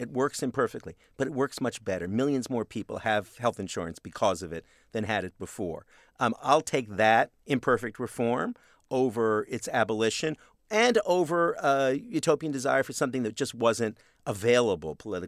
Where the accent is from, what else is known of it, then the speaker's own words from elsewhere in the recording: Canada; I'm a Canadian, right? So I know from socialized medicine and its benefits.